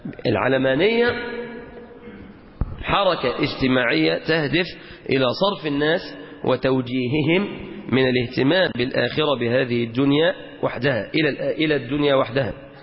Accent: Egypt

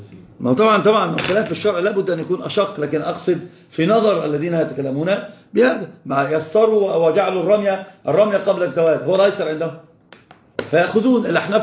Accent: Egypt; طب شوف انت عندنا في مصر المزين يعني حلها لانه يزين الرجل

